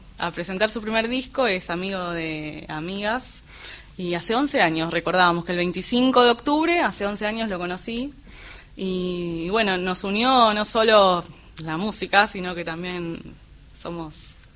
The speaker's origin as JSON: {"language": "Spanish", "town": "Mar del Plata", "region": "Buenos Aires Province", "country": "Argentina", "tie": "born there", "lives_now": "Buenos Aires, Argentina", "said": "cuando yo me vine a vivir acá a Buenos Aires, porque yo nací en Mar del Plata"}